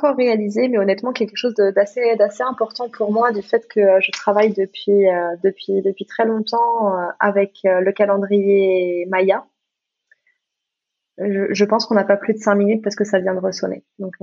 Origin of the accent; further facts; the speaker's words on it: Gabon; born there; parce que je suis née au Gabon